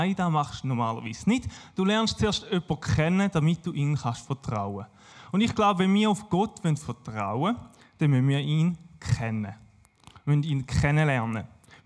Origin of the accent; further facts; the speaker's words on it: Löningen, Lower Saxony, Germany; now in Schaffhausen, Switzerland; Ich komme ursprünglich aus Löningen, wohne jetzt aber mit meiner bezaubernden Frau Schaffhausen.